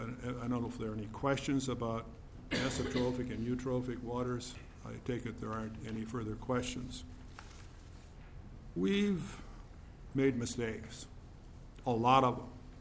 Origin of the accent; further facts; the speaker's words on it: Spicer, Minnesota, United States; I'm from Spicer, Minnesota. My family and I have lived on Green Lake since 1977.